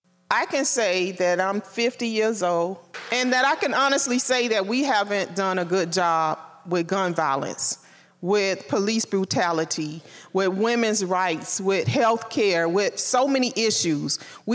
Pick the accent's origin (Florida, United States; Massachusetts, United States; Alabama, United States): Florida, United States; Miami; because I'm from Miami, and somebody being shot and killed is just a everyday occurrence.